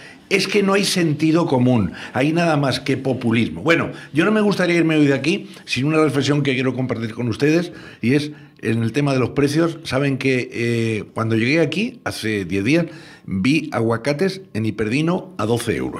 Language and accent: Spanish; Spain; Si somos españoles, humanos.